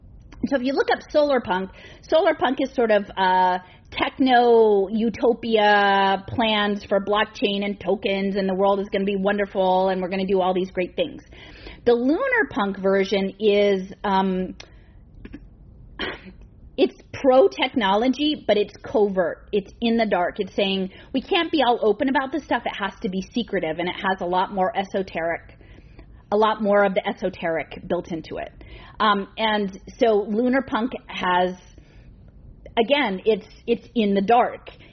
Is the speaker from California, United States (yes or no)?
no; Louisville, Kentucky, United States; also born or lived in Texas / North Carolina; I was born in Texas. I had my childhood in Louisville, Kentucky. And then in high school and college, I was in North Carolina, which is kind of borderline South.